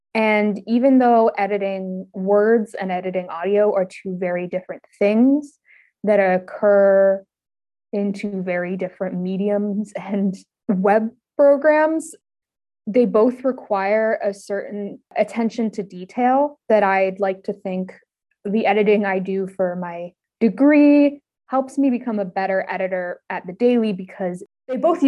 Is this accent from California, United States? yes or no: yes; California, United States; And I'm from California, and I'm really happy to be here.